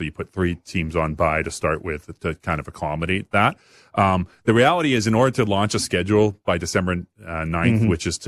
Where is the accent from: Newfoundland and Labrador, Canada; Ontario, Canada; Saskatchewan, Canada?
Saskatchewan, Canada; Foam Lake; I just know, and I know this from growing up in Foam Lake